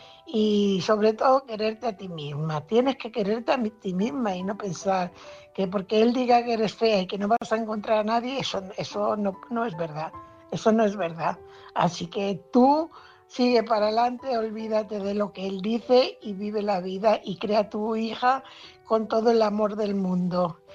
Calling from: Fuenlabrada, Community of Madrid, Spain; corresponsal de Fuenlabrada.

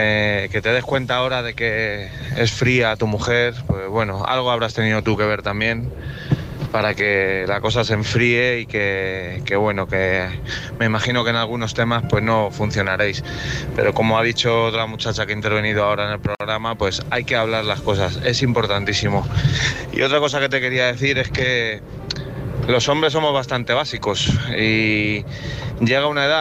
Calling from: Madrid, Community of Madrid, Spain; de Madrid.

